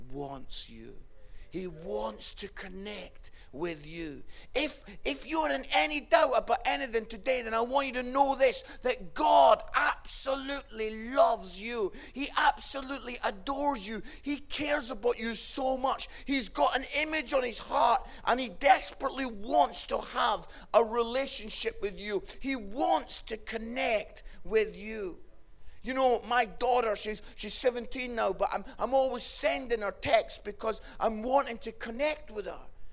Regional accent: Scotland, United Kingdom; I'm Scottish, yeah? I've got issues.

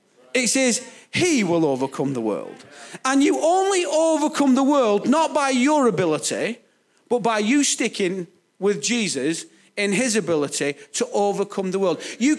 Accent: Bolton, North West England, United Kingdom; I'm from Bolton

